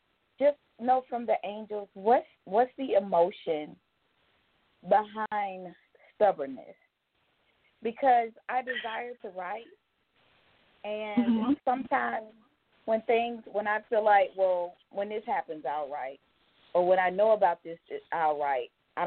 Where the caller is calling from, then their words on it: Georgia, United States; in Georgia.